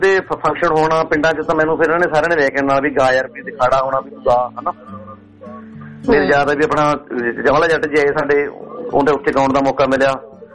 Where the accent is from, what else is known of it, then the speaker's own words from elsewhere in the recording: Mahi Nangal, Punjab, India; born there; ਮੇਰੇ ਪਿੰਡ ਦਾ ਨਾਂ ਮਹੀ ਨੰਗਲ ਮੇਰਾ ਤਾਂ ਜੁੜਿਆ ਜੀ, ਮੇਰਾ ਉਸ ਪਿੰਡ ਚ ਮੈਂ ਜਨਮ ਲਿਆ